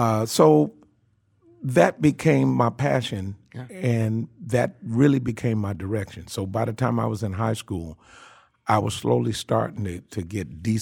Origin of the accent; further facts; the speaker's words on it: Shreveport, Louisiana, United States; born there; This is a very interesting story. I was born in Shreveport, Louisiana.